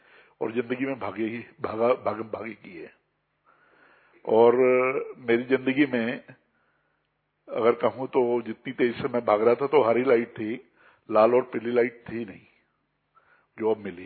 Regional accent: Rudrapur, Uttarakhand, India; मैं रुद्रपुर उत्तराखंड से आया हूँ।

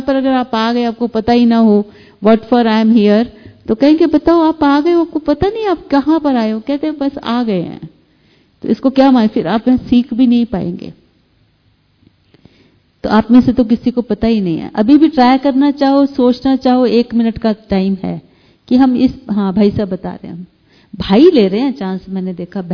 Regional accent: Delhi, India; तो टेम्परेरी तो आपका वही है जो पंजाब गुजरात दिल्ली वगैरह है, मेरा भी वही है, दिल्ली मेरा टेम्परेरी घ

